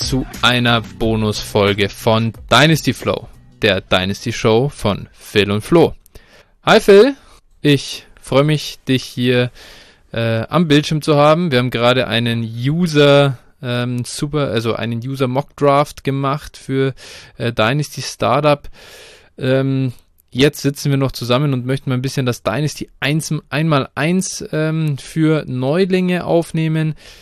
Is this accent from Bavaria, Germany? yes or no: yes; Munich, Bavaria, Germany; Ich komme aus München